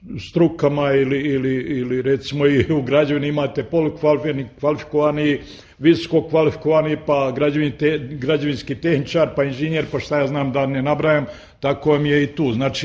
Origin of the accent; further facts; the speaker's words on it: Velika Kladuša, Federation of Bosnia and Herzegovina, Bosnia & Herzegovina; Takva je situacija ne samo kod nas u Kladuši, nego i u cijeloj državi, da mladi ne vide ovdje neku perspektivu za neku bolju budućnost, pa nam odoše vani.